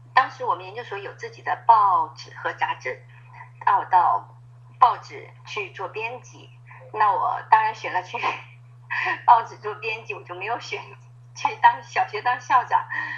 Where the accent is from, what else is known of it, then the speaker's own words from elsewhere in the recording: China; 我说我是从国内来的，我只会教简体字。